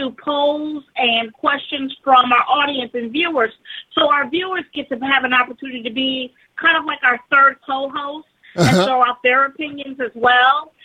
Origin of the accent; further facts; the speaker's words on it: Chicago, Illinois, United States; Angela is from Detroit and I'm from Chicago